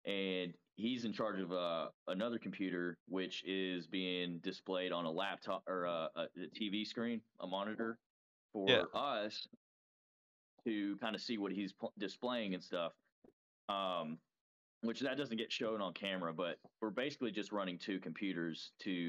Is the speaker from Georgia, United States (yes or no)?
no; Benton, Arkansas, United States; turns out they're from Bentonville, and I'm from Benton, so the drive would be like kind of, you know, shitty.